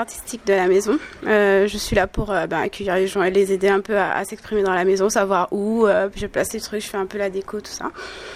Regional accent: Martinique, France; also born or lived in Bondy / French Guiana; Je suis arrivée en Martinique, je devais avoir 4-5 ans.

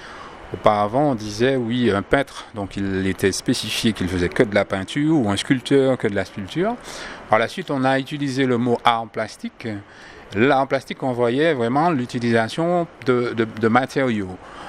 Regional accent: Martinique; je suis de la Martinique … j'ai près de 47 années d'existence

